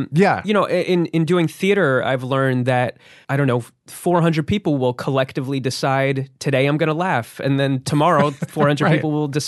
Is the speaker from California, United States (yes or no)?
no; New Jersey, United States; I grew up in New Jersey